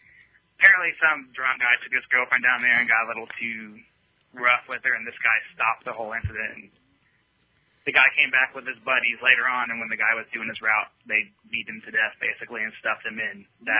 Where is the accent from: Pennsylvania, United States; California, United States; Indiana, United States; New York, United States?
Indiana, United States; Bloomington; I'm from Bloomington, Indiana.